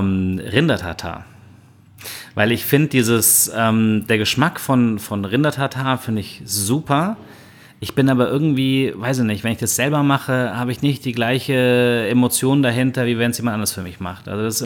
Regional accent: Germany; und wir natürlich auch als Deutsche ja schon eher gewohnt sind, dass der Salzgehalt ein bisschen höher ist, siehe unser täglich Brot

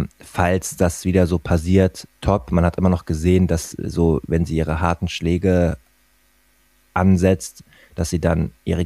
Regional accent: Wiesbaden, Hesse, Germany; wegbeamen nach Wiesbaden in meine Heimat, 25 Autominuten entfernt nach Wiesbaden-Neuenstadt

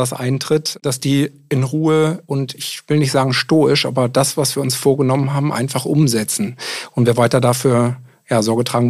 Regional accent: Kiel, Schleswig-Holstein, Germany; born there; Ich bin tatsächlich in Kiel geboren

